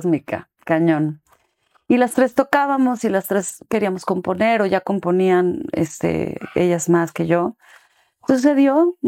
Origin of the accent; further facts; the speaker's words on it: Mexico; no soy de Mérida, no soy de la península de Yucatán, no soy maya. Pero a fin de cuentas somos un mismo país